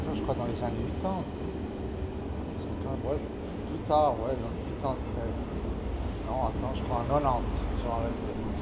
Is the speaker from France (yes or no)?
no; Renan, Bern, Switzerland; je suis un enfant de Renan, j'ai grandi à Renan, et puis la mentalité, je la connais. C'est une mentalité un peu spéciale parce que c'est beaucoup ouvrier